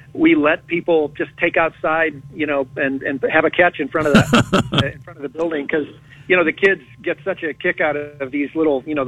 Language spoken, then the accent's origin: English; Sharon Center, Iowa, United States; I grew up in Sharon Center, population 300. And shooting a movie in Dyersville was like coming home for me.